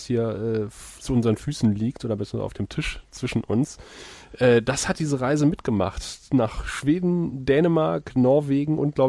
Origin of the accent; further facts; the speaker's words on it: Aachen, North Rhine-Westphalia, Germany; born there; In Aachen.